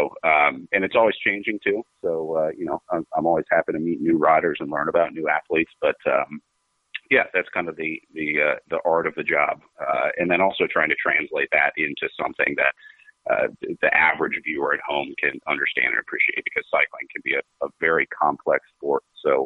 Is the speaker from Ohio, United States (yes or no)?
yes; Columbus, Ohio, United States; Yeah, I grew up in Columbus, Ohio, so not far from where I am now, and actually got my start in bike racing there.